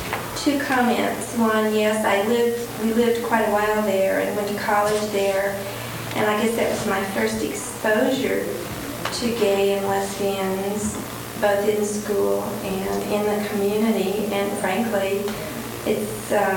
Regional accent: the South, United States; I grew up in the South and had to deal with, you know, the racial issues of that time in the 50s and 60s.

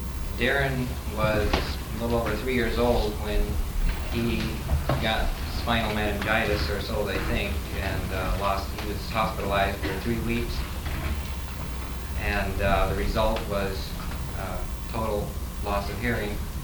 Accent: Tacoma, Washington, United States; from Tacoma.

